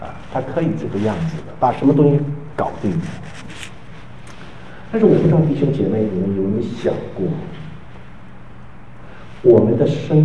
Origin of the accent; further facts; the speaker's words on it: Fujian, China; 那一个是湖南人，我们是福建人嘛